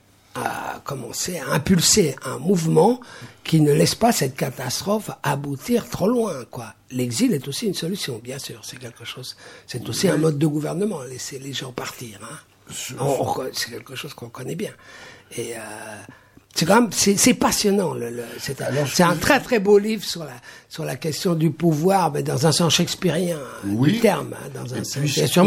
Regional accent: Belgium; je suis belge moi aussi.

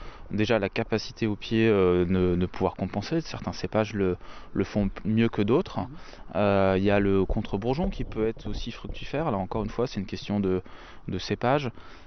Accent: Grand Est, France; Je suis petit-fils de vigneron du sud de la France. Même si je ne suis pas originaire du sud de la France, je suis lorrain.

